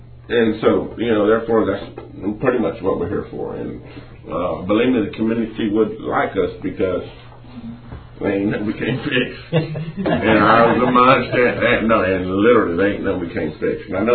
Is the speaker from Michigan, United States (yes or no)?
no; Texas, United States; now in Atlanta, United States; I'm from actually I'm from Bankhouse, Texas. I've been living in Atlanta, Georgia for the past 28 years.